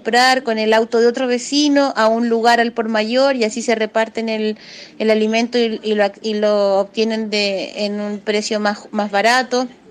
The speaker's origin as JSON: {"language": "Spanish", "country": "Chile", "moved": "yes", "lives_now": "Caracas, Venezuela", "said": "soy periodista chilena, vivo acá en Caracas hace 3 años"}